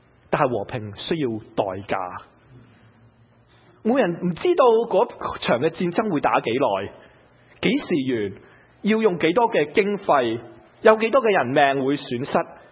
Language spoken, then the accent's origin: Cantonese; United States; 我哋美国人想有一个好嘅平安